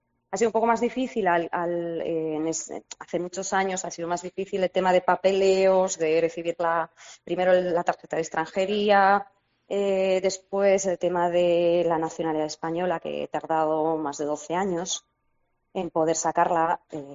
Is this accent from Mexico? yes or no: no; Romania; Spanish is a second language; moved away as an adult; now in Spain; mucho más abierta que la gente que yo conocía en mi país, ¿no? En Rumanía.